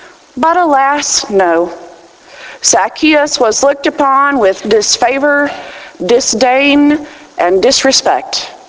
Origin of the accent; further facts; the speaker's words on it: Texas, United States; accent: Texas; Just as I was raised in Texas, around people with Texas accents, and so that is the form of English that I learned.